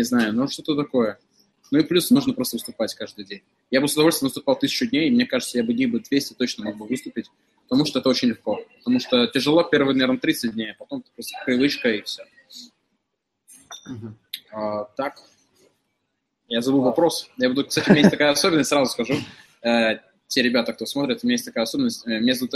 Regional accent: Chelyabinsk, Chelyabinsk Oblast, Russia; now in Moscow, Russia; Челябинск, ребят, я из Челябинска.

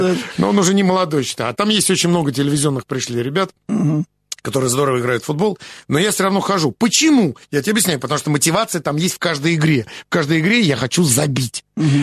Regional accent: Moscow, Russia; born there; вот я родился в Москве, в центре города, у своих родителей

